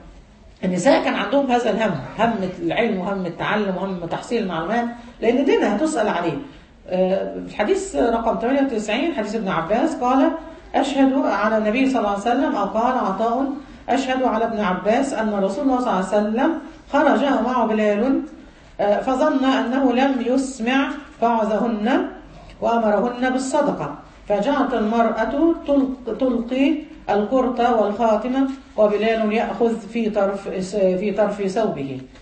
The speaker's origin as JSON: {"language": "Arabic", "country": "Egypt", "said": "احنا كمصريين لنا دماغ معينه رجال ونساء"}